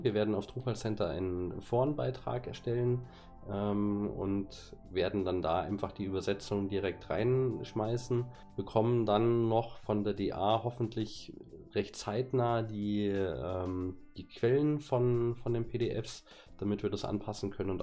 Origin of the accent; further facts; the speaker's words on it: Munich, Bavaria, Germany; auf Drupal Center, bin aus München und Local Hero.